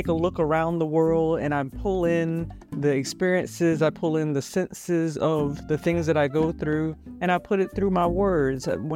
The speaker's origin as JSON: {"language": "English", "town": "Augusta", "region": "Georgia", "country": "United States", "lives_now": "Atlanta, United States", "said": "I chose to call Atlanta my home because I'm originally from Augusta, Georgia. That's about 2 hours down I-20."}